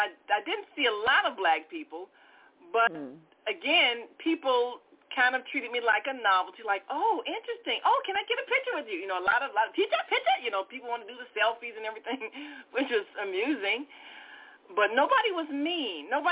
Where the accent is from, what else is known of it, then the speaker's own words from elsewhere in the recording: United States; born there; And I said, well, I was born in America.